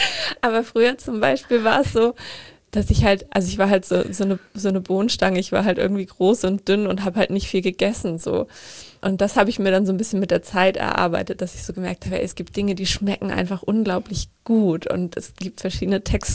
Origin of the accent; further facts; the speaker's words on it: North Germany, Germany; Ich komme ja aus Norddeutschland